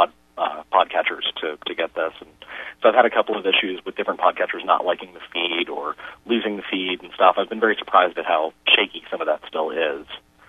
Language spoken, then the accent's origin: English; Nashville, Tennessee, United States; I grew up in Nashville, Tennessee, so I think that's really why I don't have a big country thing because I grew up there, and it was just everywhere you turned.